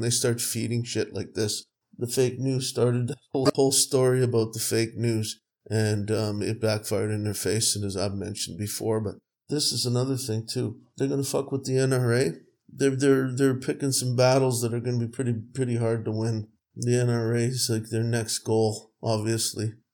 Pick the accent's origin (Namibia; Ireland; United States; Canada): Canada; I don't know, I'm Canadian, but obviously it's that gun lobby thing in the US